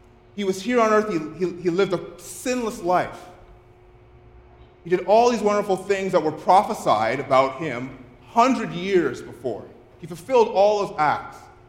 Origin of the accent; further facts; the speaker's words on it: Ottawa, Ontario, Canada; Now, I grew up in the Ottawa area